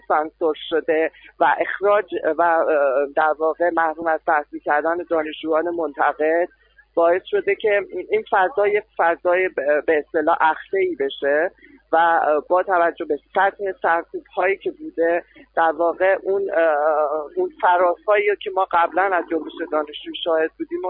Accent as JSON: {"language": "Persian", "country": "Iran", "moved": "yes", "said": "من الان 3 سال از ایران آمدم بیرون فرار کردم"}